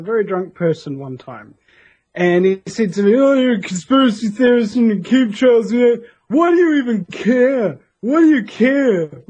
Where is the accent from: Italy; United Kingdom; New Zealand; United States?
New Zealand; It doesn't matter where you come from. I'm from New Zealand.